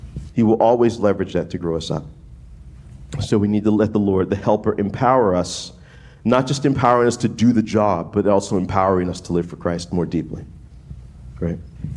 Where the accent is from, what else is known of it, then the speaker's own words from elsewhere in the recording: New Orleans, Louisiana, United States; we met and married in New Orleans, which is where I'm from. And so, you know, growing up in New Orleans, I'm used to incredibly good food.